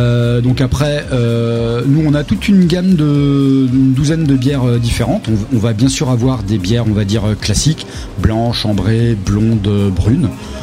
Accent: eastern France, France; Parce que je viens de l'Est de la France.

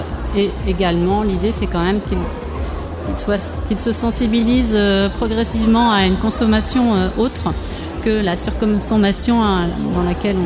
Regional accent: Châteauneuf-sur-Charente, Nouvelle-Aquitaine, France; born there; Oui, je suis née à Châteauneuf.

